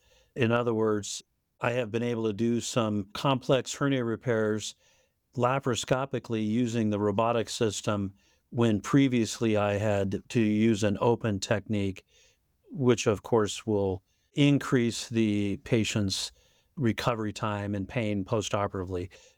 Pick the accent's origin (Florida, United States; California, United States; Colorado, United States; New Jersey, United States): Colorado, United States; moved away as an adult; also born or lived in Texas / Michigan / Indianapolis, United States; now in Rochester, United States; Well, I grew up in Colorado, and then from there I went to medical school in Texas.